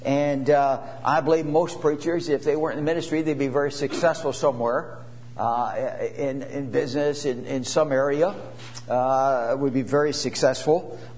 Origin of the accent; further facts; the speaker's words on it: Pittsburgh, Pennsylvania, United States; born there; I was hoping they'd win too, because I was born around Pittsburgh.